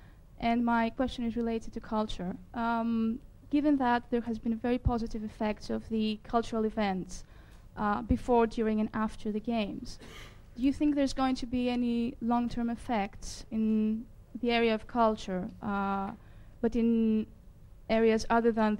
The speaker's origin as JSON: {"language": "English", "town": "Chania", "region": "Crete", "country": "Greece", "said": "I come from Hania."}